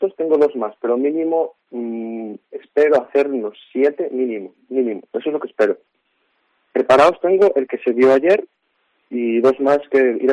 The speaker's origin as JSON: {"language": "Spanish", "town": "Bueu", "region": "Galicia", "country": "Spain", "said": "Yo soy de Bueu y desde hace 3 años"}